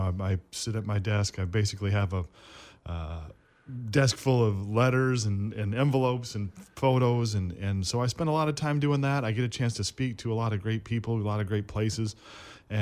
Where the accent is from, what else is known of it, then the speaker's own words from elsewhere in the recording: Flint, Michigan, United States; in sports in general, growing up in Flint, as a way of fitting in, of being a part of something, being on a team.